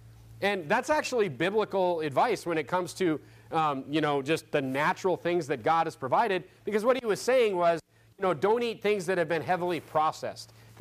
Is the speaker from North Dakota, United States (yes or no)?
yes; North Dakota, United States; But growing up in North Dakota, fruit was kind of a rare thing.